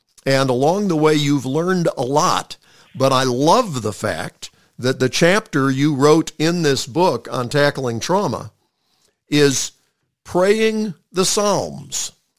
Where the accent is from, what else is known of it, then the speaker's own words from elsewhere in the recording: Montreat, North Carolina, United States; when I was growing up in Montreat, North Carolina.